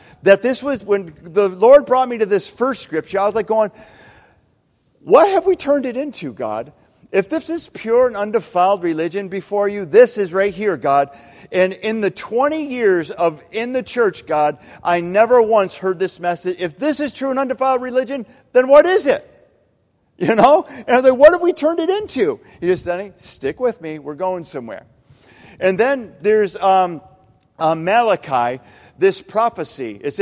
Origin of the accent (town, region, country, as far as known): Michigan, United States